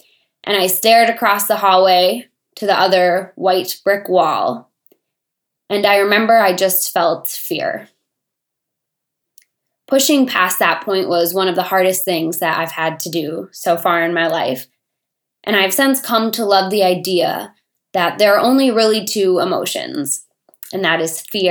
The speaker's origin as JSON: {"language": "English", "town": "Twin Cities", "region": "Minnesota", "country": "United States", "lives_now": "Wisconsin, United States", "said": "I am originally from the Twin Cities of Minnesota, so moving to a place where I didn't have any fitness centers"}